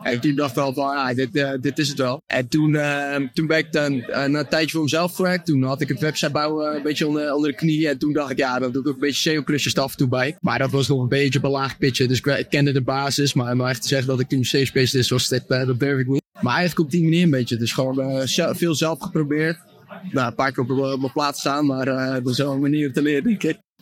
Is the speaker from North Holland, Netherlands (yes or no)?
no; Rotterdam, South Holland, Netherlands; ik kom uit Rotterdam, voetbalfan, Feyenoord natuurlijk.